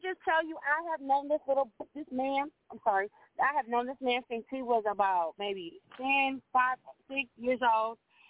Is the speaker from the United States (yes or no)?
yes; Minnesota, United States; We come from Minnesota. We are Minnesota born, Minnesota bound.